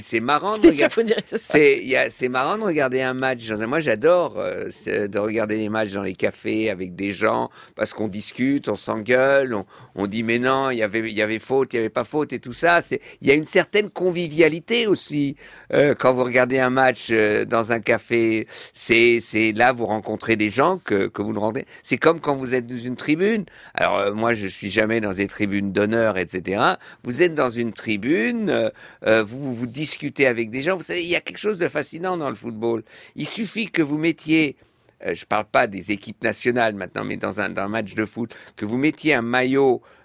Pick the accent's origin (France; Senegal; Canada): France; born there; je suis né en France, mes parents étaient réfugiés, ils ont dû fuir l'Allemagne.